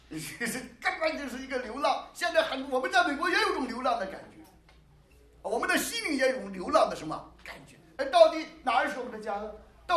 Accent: Shandong, China; 我一晃啊66年出生，那按照我们山东老家。

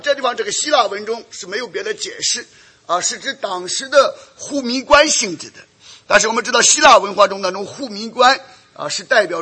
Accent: United States; 我们虽然身为美国人、美国公民啊，我们有游行示威的权利啊

